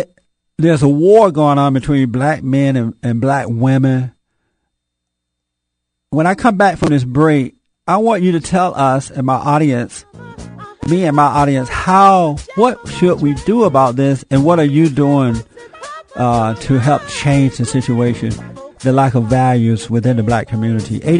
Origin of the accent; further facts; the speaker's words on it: Alabama, United States; I'm from the South. I grew up on a plantation in Alabama.